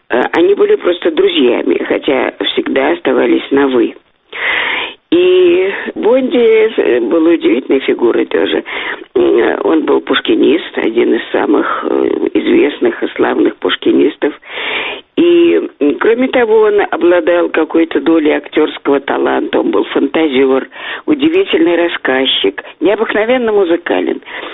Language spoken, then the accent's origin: Russian; Moscow, Russia; born there; Я родилась в Москве в семье … замечательного ученого-слависта, филолога, лингвиста, пушкиниста.